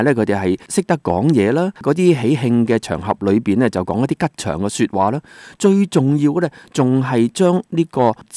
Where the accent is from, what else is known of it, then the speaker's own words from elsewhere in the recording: Guangdong, China; 就是我们广东人讲得好啊